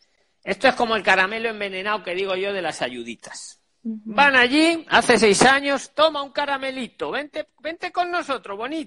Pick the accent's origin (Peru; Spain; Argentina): Spain; soy español y vivo aquí toda mi vida